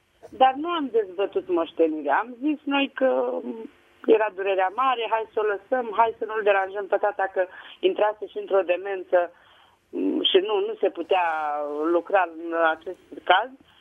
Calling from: Tulcea, Tulcea County, Romania; din Tulcea.

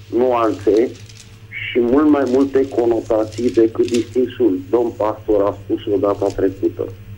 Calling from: Bucharest, Romania; din București.

